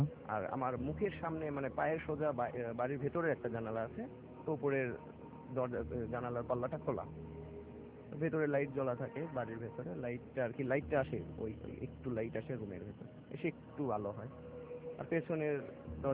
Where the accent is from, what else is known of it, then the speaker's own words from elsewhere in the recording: Natore, Rajshahi Division, Bangladesh; আমার গ্রামের ঘটনা, নাটোর জেলাতে, আমার বাড়ি গ্রামে।